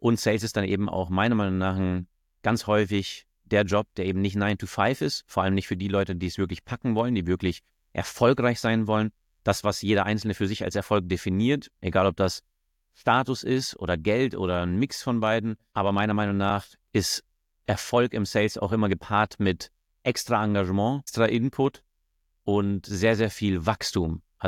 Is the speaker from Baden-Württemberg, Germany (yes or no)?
no; Munich, Bavaria, Germany; born there; gebürtiger Münchner.